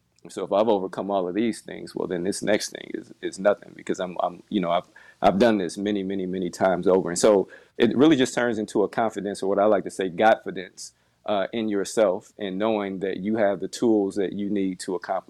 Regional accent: Chicago, Illinois, United States; growing up in the Chicagoland area, that was a tough area to grow up in.

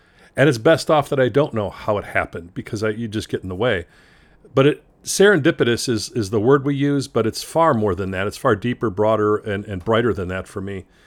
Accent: Chicago, Illinois, United States; A kid growing up in Chicago, the music was first, of course.

